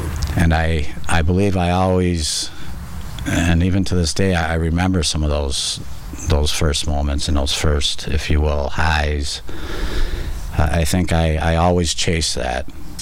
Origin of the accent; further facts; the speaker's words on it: Menomonee Falls, Wisconsin, United States; As far as my experience, strength, and hope, I grew up in Menominee Falls. I got three younger brothers and an older sister.